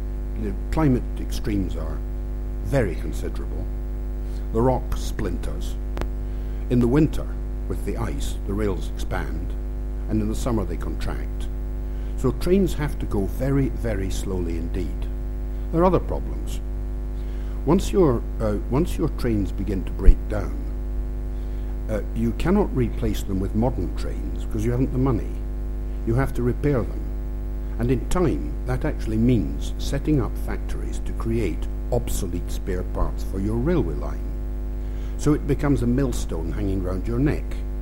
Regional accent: Scotland, United Kingdom; I'm a Scotsman, as you no doubt hear.

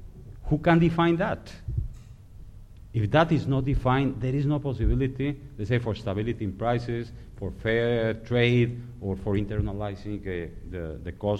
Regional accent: Colombia; I'm from Colombia

